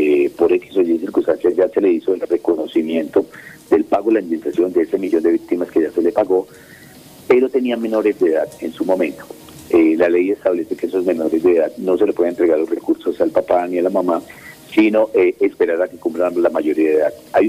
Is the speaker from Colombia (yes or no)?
yes; Villavicencio, Meta, Colombia; born there; now in Guaviare, Colombia; a pesar de que nací en Villavicencio, el departamento del Guaviare siempre me adoptó